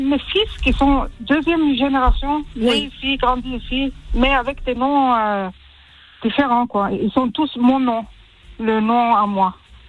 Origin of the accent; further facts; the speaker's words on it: Norway; Je demande d'où tu viens, je dis la Norvège, mais d'origine.